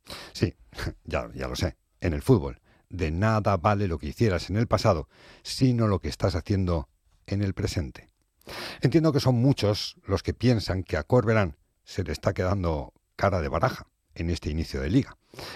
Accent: Valencian Community, Spain; Somos valencianos, no es una crítica, es una realidad.

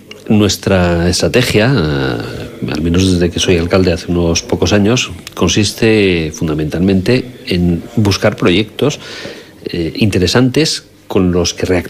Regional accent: Castile and León, Spain; somos montañeses, estamos al lado de Cantabria, pero somos castellanos. Y somos tan sumamente castellanos, tan castellanos

